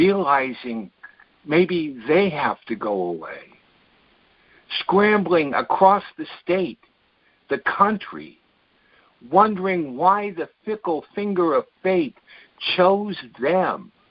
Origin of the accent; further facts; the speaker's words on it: California, United States; I mean, I grew up in the Bay Area, and, you know, so poetry was a big part in the 50s and 60s. I mean, I was born in 48